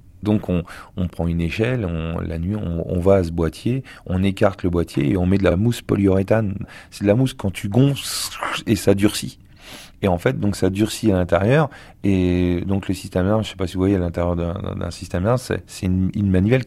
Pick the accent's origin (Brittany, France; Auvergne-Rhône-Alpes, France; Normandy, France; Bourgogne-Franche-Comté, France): Normandy, France; Caen; je viens de la Normandie, belle ville de Normandie, Caen. Mais bon, j'habitais les quartiers un peu défavorisés. J'ai commencé à le quartier de la Grâce de Dieu, ensuite le quartier de la Pierrosée, c'est la banlieue de Caen. J'habitais une tour qui s'appelait le 43, rue Montcalm